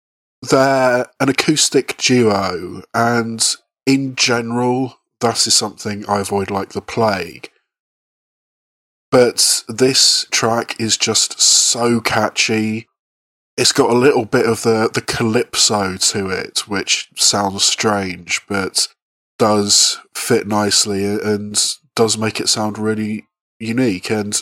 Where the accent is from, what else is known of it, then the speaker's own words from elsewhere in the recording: Bath, South West England, United Kingdom; from Bath in England